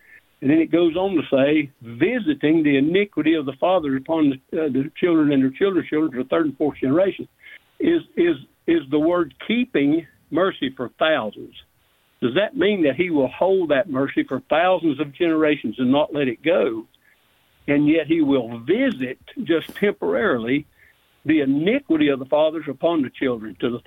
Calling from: Connelly Springs, North Carolina, United States; from Conley Springs, North Carolina.

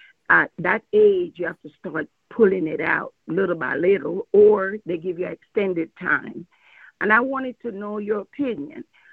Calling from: Alabama, United States; I'm calling from Alabama, and I have a question. I'm 70 and a half

